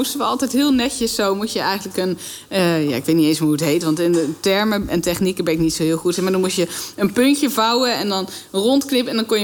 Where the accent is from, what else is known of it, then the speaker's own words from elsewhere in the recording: Netherlands; Alleen, ja, wij zijn als Nederlanders gewoon heel natuurlijk wel redelijk nuchter.